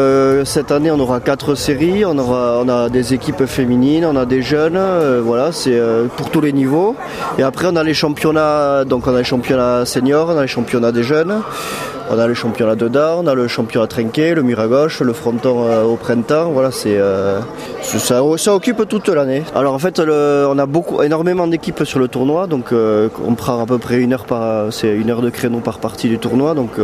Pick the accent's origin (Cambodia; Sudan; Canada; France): France; Basque Country; moi je suis basque, on n'a pas grand chose à part on est un peu malin.